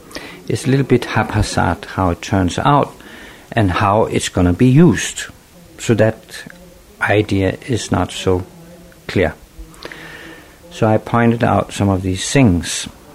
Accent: Japan; And I come from Japan, which has a very strong and highly developed ceramic tradition.

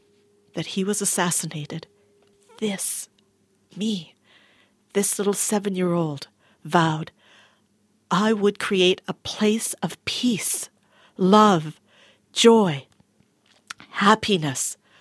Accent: Tanzania; born there; Although both Dad, well, obviously Dad is Indian, so that means I'm Indian too, but both Dad and I were born in Tanzania.

